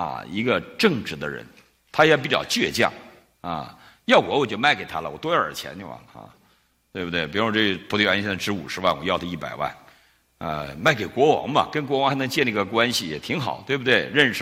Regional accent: China

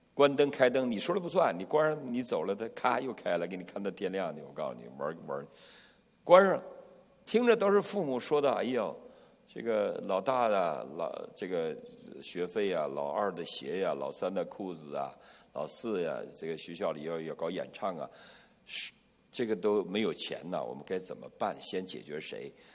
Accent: China; 我们大陆的姐妹们从小生活在一个不懂感恩的时代

